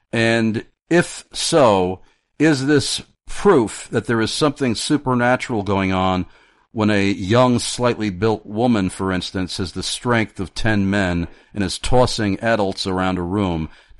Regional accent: Amityville, New York, United States; I'm from Amityville, Long Island, by the way

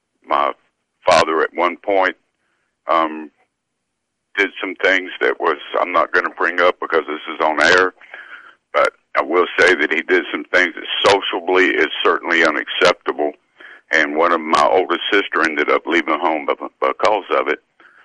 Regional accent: Tennessee/North Carolina border, United States; born there; Well, I was born up on near the Tennessee and North Carolina line, and it's way up in the mountains.

